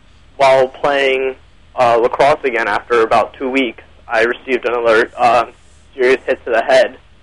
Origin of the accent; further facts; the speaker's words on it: New Jersey, United States; I'm from South Jersey.